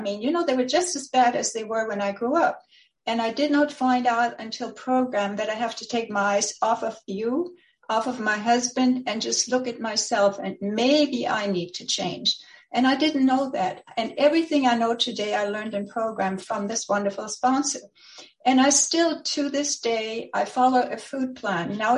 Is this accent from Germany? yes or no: yes; Germany; But when I grew up in Germany. That was a long time ago. When you look at my email, you can see 1939. So, you know, I'm 82 years old, which makes me the oldest one in the group.